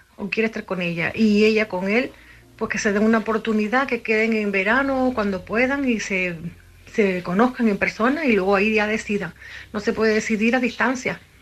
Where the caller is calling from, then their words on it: A Coruña, Galicia, Spain; Hola, buenas noches … de La Coruña.